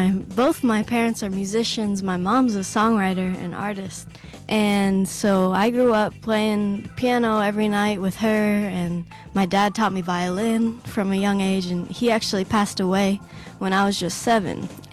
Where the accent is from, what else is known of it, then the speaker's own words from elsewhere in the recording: Nashville, Tennessee, United States; growing up around Nashville, it was just really competitive